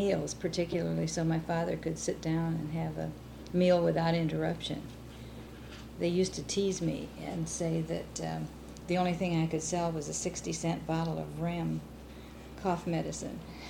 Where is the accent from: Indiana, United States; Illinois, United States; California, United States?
Illinois, United States; Chicago; born there; Well, I was born in Chicago in 1914.